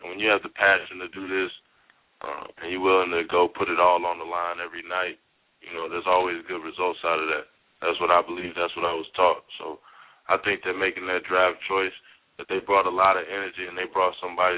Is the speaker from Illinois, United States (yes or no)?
yes; Chicago, Illinois, United States; Well, with defense, growing up in Chicago, the best player has to guard the best player.